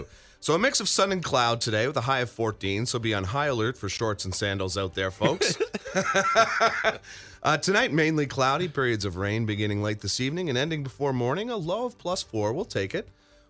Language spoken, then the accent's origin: English; Charlottetown, Prince Edward Island, Canada; moved away as an adult; Yeah, I grew up in Charlottetown.